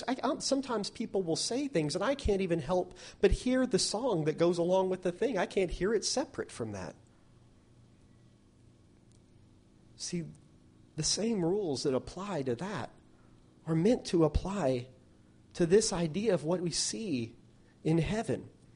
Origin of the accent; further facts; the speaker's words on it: Oklahoma, United States; You know, I grew up in Oklahoma, and in Oklahoma, there's that used to be Indian territory.